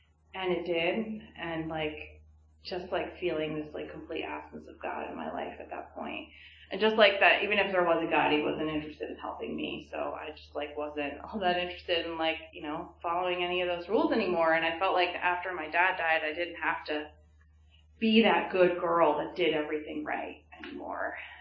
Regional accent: Phillipsburg, New Jersey, United States; I grew up in Phillipsburg in New Jersey, just over the river. I'm an only child.

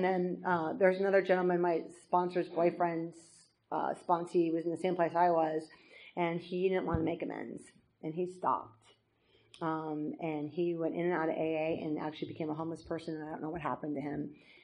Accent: California, United States; And I grew up near the San Francisco Bay. And I'd always walk along the bay in the morning.

